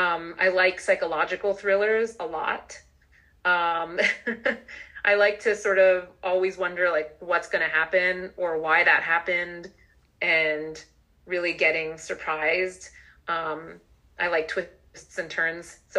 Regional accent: Miami, Florida, United States; also born or lived in Maryland; now in Boston, United States; Well, I grew up in Miami.

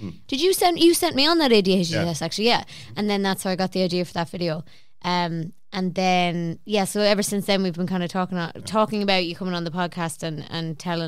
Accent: Connacht, Ireland; I grew up in Mayo. It was a rural school, right?

